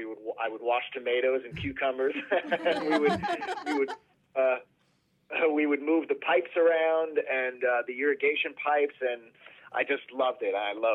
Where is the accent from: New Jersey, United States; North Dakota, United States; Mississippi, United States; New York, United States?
New York, United States; Woodbury; born or raised there